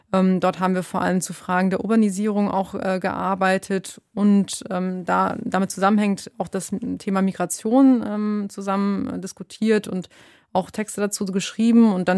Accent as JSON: {"language": "German", "country": "Germany", "tie": "born or raised there", "also_born_or_lived": "Virginia, United States", "said": "Wir sind dann tatsächlich nach dem Fall der Mauer zurückgekehrt. Das heißt, ich war noch sehr klein, als wir dann wieder in Deutschland waren."}